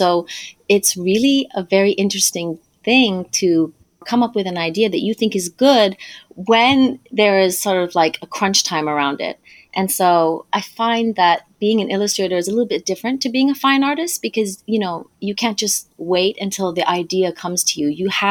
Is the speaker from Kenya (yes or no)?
yes; Kenya; also born or lived in Niamey, Niger; I grew up in Niger and in Kenya. And so up until I was about 5, I lived in Niger. And so that's like my baseline. It's nice hot weather. I was living in Niamey, which is the capital.